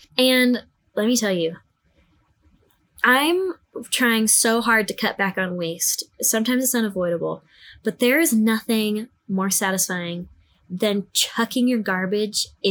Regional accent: Orem, Utah, United States; So, you know, I was like, oh yeah, I'm from Orem, whatever.

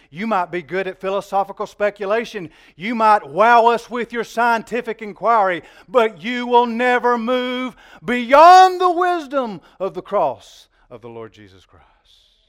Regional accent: New Bern, North Carolina, United States; Where do you come from? Newbern, North Carolina.

